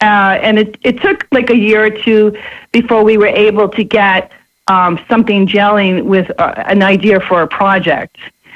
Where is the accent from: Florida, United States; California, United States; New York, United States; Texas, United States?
New York, United States; New York City; So I'm initially, this is … I'm initially from New York.